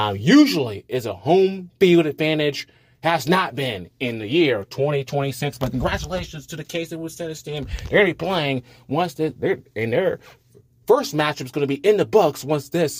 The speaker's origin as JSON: {"language": "English", "region": "Georgia", "country": "United States", "tie": "born or raised there", "said": "In my home state, Georgia."}